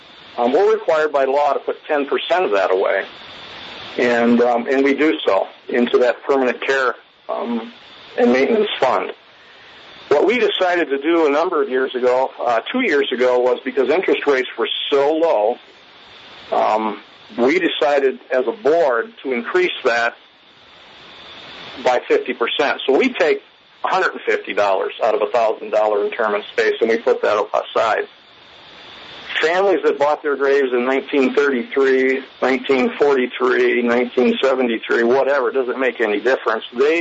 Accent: Sioux Falls, South Dakota, United States; I'm from Sioux Falls, South Dakota. I live in District 14, officially

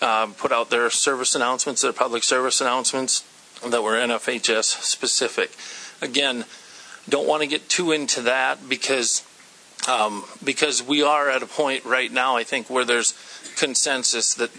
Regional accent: Clark, South Dakota, United States; I'm the senator from District 2. My hometown is Clark.

